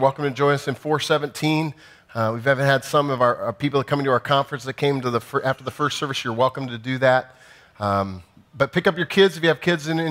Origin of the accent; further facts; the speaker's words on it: Iowa, United States; I'm from Iowa.